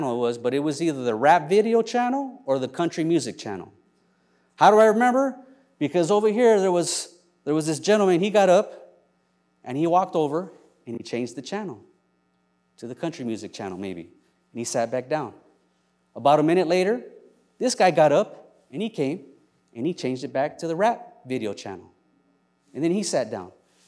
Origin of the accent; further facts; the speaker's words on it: Los Angeles, California, United States; And just because I was born and raised in Los Angeles doesn't mean I got an old Chevy hoopty.